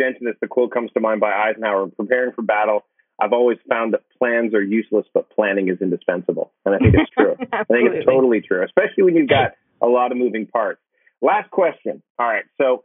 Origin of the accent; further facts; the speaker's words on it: Hamilton, Ontario, Canada; accent: Pacific Northwest; moved away; I mean, again, I'm from Hamilton originally, and moving out west, it's funny because once you live, I've lived out here for almost 20 years now, and I've kind of adopted more of a Pacific Northwest accent